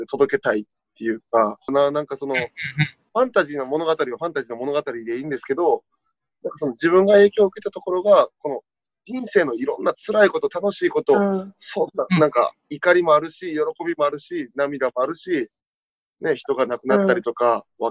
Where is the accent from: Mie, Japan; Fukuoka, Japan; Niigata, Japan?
Mie, Japan; 三重県出身なんですけど、三重県の県内有数の進学校に入って